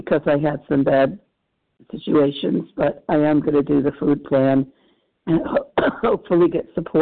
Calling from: New York, United States; New York.

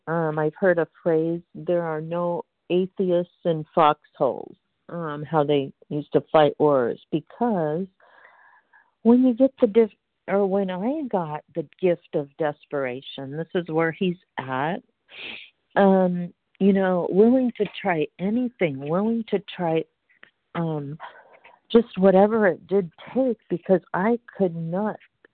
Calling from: Washington, United States; calling from Washington State

